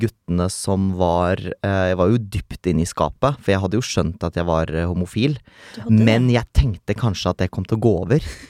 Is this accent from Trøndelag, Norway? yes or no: no; Meland, Vestland, Norway; jeg vokste jo opp utenfor Bergen, egentlig litt sånn landlig, en halvtime nord for Bergen. Et sted som da heter Meland kommune